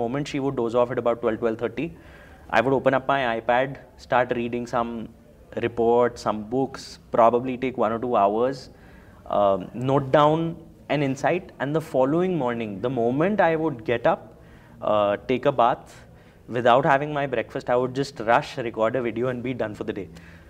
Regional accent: Delhi, India; typical Punjabi family growing up in Delhi.

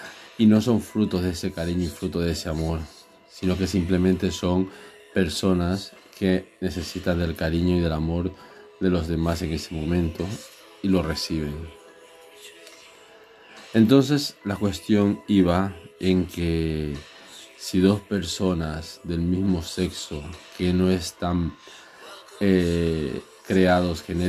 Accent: Ecuador; una persona de mi pueblo, de allí de Ecuador

